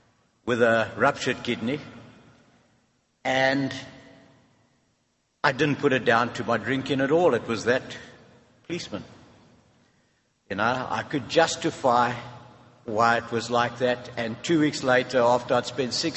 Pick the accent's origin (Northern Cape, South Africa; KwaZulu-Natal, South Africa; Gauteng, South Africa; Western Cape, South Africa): Western Cape, South Africa; Cape Town; I come from Cape Town. We have 70 meetings a week in Cape Town.